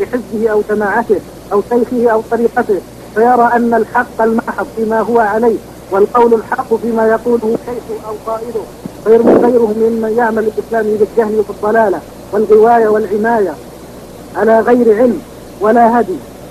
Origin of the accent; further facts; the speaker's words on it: Palestine; احنا شباب من فلسطين